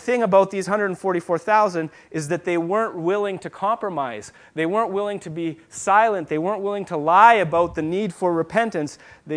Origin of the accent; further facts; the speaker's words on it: Moravia, Czechia; moved away; So some of you may know that I am an immigrant from the Czech Republic, And my heritage is in the Czech Republic, is from the Moravian Brotherhood.